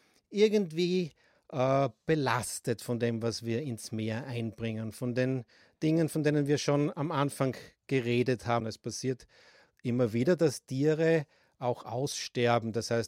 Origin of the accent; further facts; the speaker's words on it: Graz, Styria, Austria; Ja, ich bin in Graz geboren und habe die meiste Zeit in Graz gelebt und lebe auch jetzt noch in Graz. Ich bin allerdings aus der Stadt hinausgezogen in Graz Umgebung. Ich wohne jetzt am Steinberg.